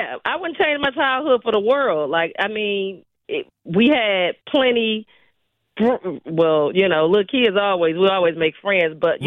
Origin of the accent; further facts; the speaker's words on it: Milwaukee, Wisconsin, United States; Even growing up in Milwaukee and knowing how segregated, you know, we were from everybody else. Me and my sister got involved because, again, I went to high school at South Division.